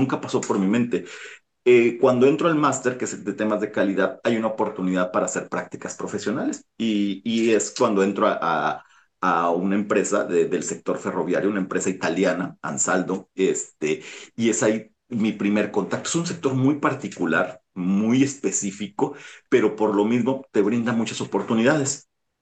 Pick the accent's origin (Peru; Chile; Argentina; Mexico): Mexico; Ciudad Victoria, Tamaulipas; moved away as an adult; also born or lived in Tampico; now in Spain; yo me desplacé de mi ciudad de origen, de Ciudad Victoria a Tampico, para estudiar la universidad